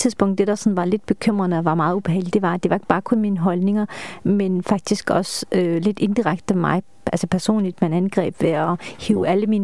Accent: Esbjerg, Region of Southern Denmark, Denmark; Ja, jeg er opvokset i Esbjerg.

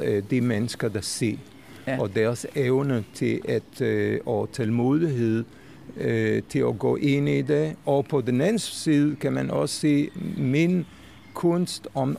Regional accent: Jerusalem, Jerusalem District, Israel; Danish is a second language; jeg er født i Jerusalem, opvokset i Jerusalem, har uddannelse fra Bezalel Akademi, Kunstakademi i Jerusalem

